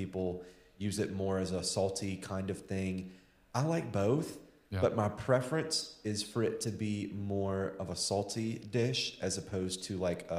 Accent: the South, United States; I mean, growing up in the South, as most Southerners

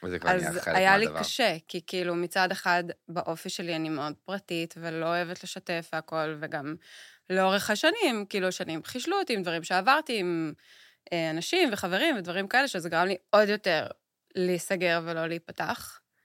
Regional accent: United States; now in Israel; יש לי גם וגם, אני אמריקאית. אנשים לא יודעים את זה, אמא שלי אמריקאית.

